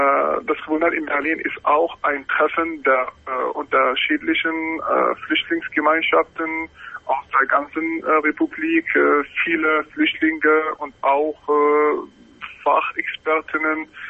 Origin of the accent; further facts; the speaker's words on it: Algeria; German is a second language; moved away as an adult; now in Germany; Ich komme aus Algerien und ich bin hier in Deutschland als Asylbewerber mit meiner Frau, die aus der Ukraine kommt. Wir sind in Deutschland seit 2009.